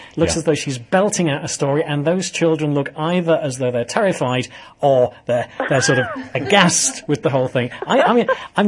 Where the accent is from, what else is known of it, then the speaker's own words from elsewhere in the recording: Norwich, East of England, United Kingdom; I'm from Norwich, you know, I'm from Norfolk, going to Yorkshire